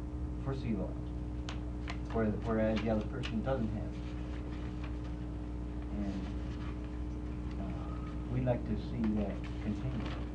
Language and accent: English; Eagle River, Alaska, United States; I live in an urban area. I'm from Eagle River.